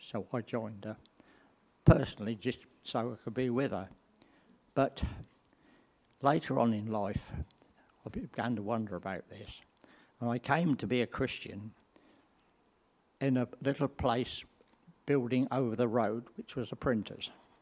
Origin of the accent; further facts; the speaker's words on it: Rotherham, Yorkshire and the Humber, United Kingdom; born there; I was born in Rotherham in Yorkshire in 1938. My family wasn't really Christian as such, and so I wasn't brought up in a Christian church or family.